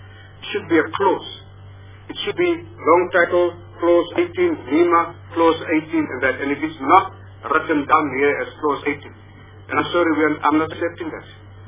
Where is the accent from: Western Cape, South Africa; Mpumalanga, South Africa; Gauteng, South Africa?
Western Cape, South Africa; Honorable Lingan, like I said to you, I'm from the Western Cape.